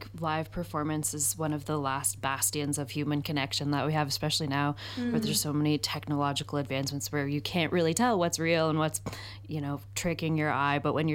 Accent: Nova Scotia, Canada; we come from Nova Scotia, which is an amazing part of Canada, all the way on the East Coast, and it has a lot of Celtic kind of heritage, and especially the music is very popular.

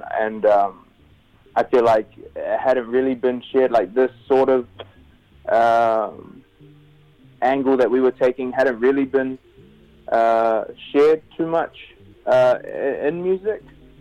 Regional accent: Auckland, New Zealand; just growing up in Auckland and things like that.

